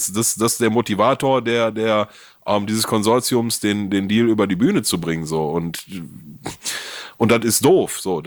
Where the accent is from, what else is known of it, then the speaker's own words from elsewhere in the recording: Gelsenkirchen, North Rhine-Westphalia, Germany; Ich komme aus Gelsenkirchen, ne?